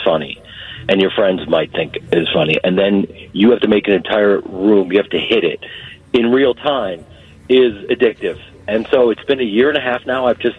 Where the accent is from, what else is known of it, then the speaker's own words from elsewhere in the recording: Evanston, Illinois, United States; grew up at Evanston